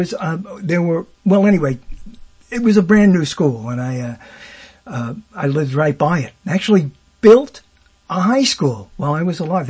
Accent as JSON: {"language": "English", "town": "Brooklyn", "region": "New York", "country": "United States", "said": "everyone knows I'm from Brooklyn, and I went to Burbank just like you"}